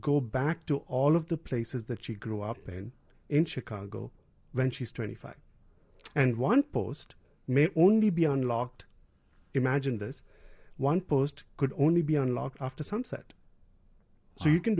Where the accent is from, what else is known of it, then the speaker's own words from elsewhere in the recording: India; moved away as an adult; also born or lived in Mississippi; now in United States; My wife and I are Indians. We came in from India. We were in Mississippi